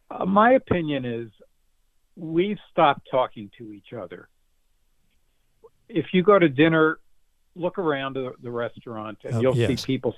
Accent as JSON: {"language": "English", "country": "United States", "said": "And I believe, as an American, I have a legal right to public health."}